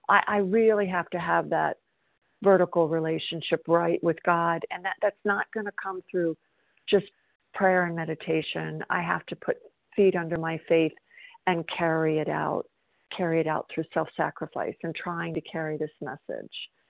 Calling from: South Carolina, United States; I'm calling from South Carolina.

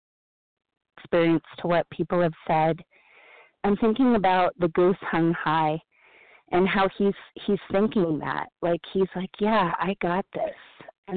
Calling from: Colorado, United States; I'm calling from Northwest Colorado in the States.

